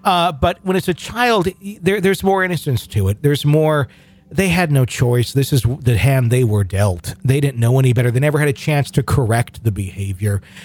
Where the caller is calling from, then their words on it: McAllen, Texas, United States; I'm writing in from McAllen, Texas.